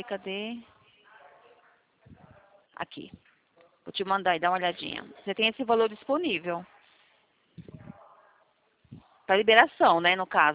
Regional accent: São Carlos, São Paulo, Brazil; eu sou de São Carlos, né?

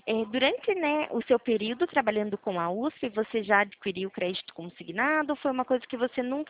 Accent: Araras, São Paulo, Brazil; Eu sou daqui de Araras, né? É pertinho.

